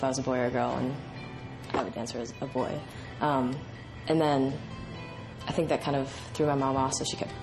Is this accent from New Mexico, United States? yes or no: no; Louisiana, United States; I remember when I was, like, about three or four years old growing up in Louisiana